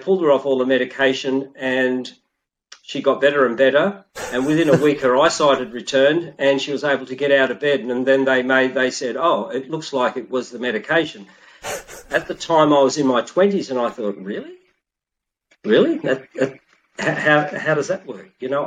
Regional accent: Australia; as an Australian and part of the Commonwealth

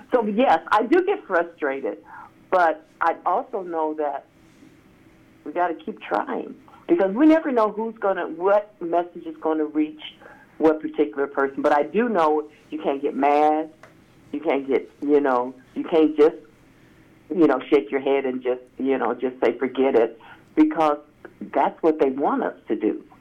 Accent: Hannibal, Missouri, United States; On Easter, I went back to where I grew up in Hannibal, Missouri, had an opportunity to talk some politics with a young cousin and her significant other.

